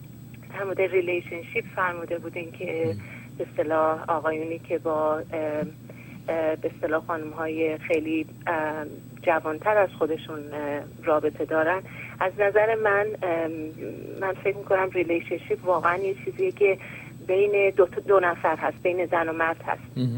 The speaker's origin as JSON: {"language": "Persian", "country": "Iran", "said": "به عنوان یک ایرانی"}